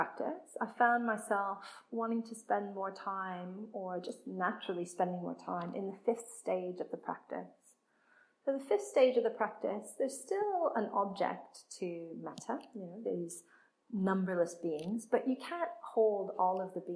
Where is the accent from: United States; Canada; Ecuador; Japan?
Canada; so I'm from Canada originally, think of all my friends and family in Canada